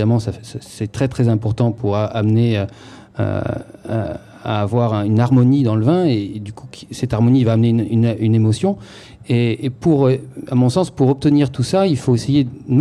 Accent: Bandol, Provence-Alpes-Côte d'Azur, France; je suis plutôt originaire de Bandol.

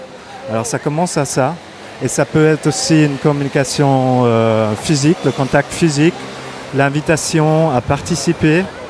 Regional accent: Normandy, France; J'ai grandi en Normandie, alors je parle français, je suis assez francophile. … Alors je me sens bien en France, et ici particulièrement à Marseille.

